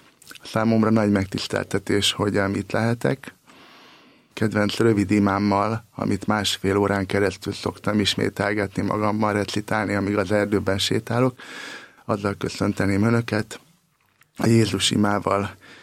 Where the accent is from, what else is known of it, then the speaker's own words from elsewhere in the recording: Transylvania, Romania; Kommunista környezetben nőttem fel, Erdélyben, Romániában.